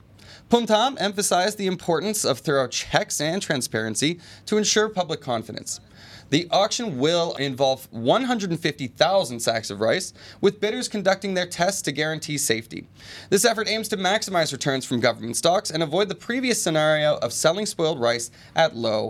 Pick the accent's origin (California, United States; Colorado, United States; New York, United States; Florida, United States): Florida, United States; I'm from Florida, so this comes up all the time with Florida and Miami and things like that.